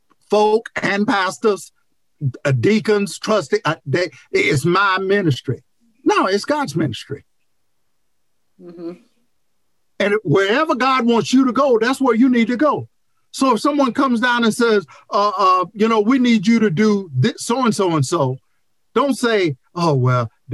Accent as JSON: {"language": "English", "region": "North Carolina", "country": "United States", "tie": "born or raised there", "said": "1,200 miles is like from San Antonio to my hometown in North Carolina."}